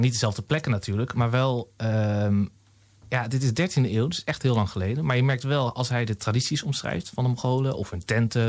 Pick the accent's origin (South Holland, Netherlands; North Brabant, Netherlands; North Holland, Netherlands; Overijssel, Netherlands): North Holland, Netherlands; Amsterdam; Ik kom ook uit Amsterdam, dus dat is gewoon op de fiets.